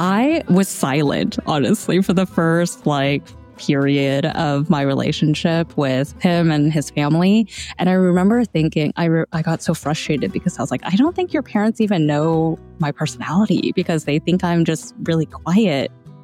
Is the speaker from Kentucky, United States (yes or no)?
no; California, United States; I actually already had learned Spanish a long time ago because I grew up in California.